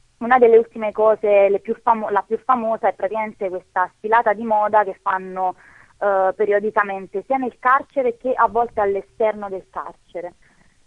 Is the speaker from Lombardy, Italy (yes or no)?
no; Naples, Campania, Italy; da buon napoletani ovviamente la prima cosa è il cibo